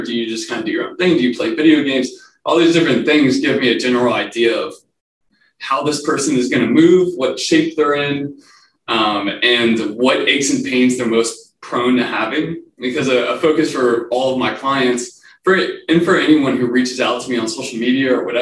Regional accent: Louisiana, United States; So I'm from Acadiana, and I went to UL in Lafayette

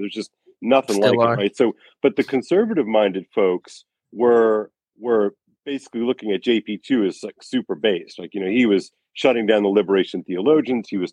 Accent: Louisiana, United States; And then I go to LSU my freshman year. I'm from Louisiana.

